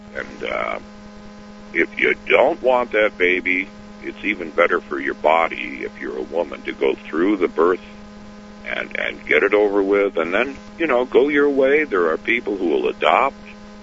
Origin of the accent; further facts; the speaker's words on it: Groton, United States; But I'm from Groton.